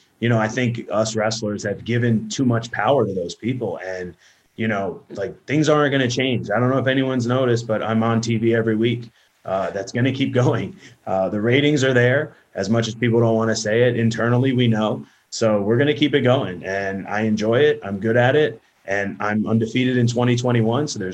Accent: New Jersey, United States; I'm Italian from New Jersey.

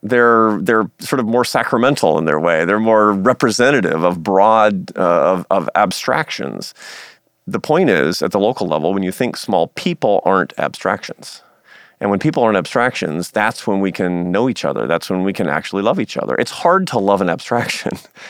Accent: Seattle, Washington, United States; when I'm in my hometown of Seattle

